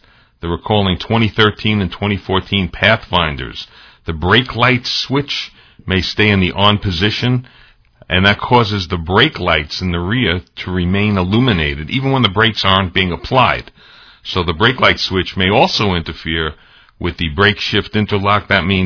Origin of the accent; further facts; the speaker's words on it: Bronx, New York, United States; born there; So I was born on Nelson Avenue near Featherbed Lane. In fact, right now, Nelson Avenue and Featherbed Lane, where I was born, is exactly where the Cross Bronx Distressway is right now.